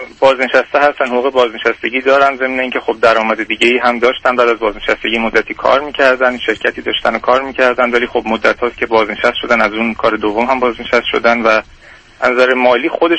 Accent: Iran; also born or lived in Canada; now in United States; من مدتی که از ایران خارج شدم، 10 سال تقریبا که در کانادا زندگی میکردم، چند سال هم از کانادا اومدم امریکا.

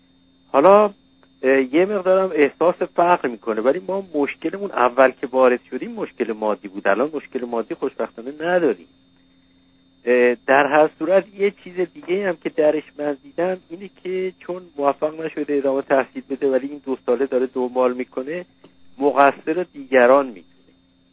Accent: Iran; moved away as an adult; now in United States; ما تقریبا 20 سال پیش از ایران مهاجرت کردیم

